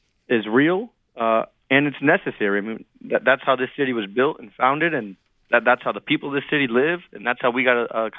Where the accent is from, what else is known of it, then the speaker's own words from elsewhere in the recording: Northeast, United States; And so there was a lot of personal ties, and we're both from the Northeast.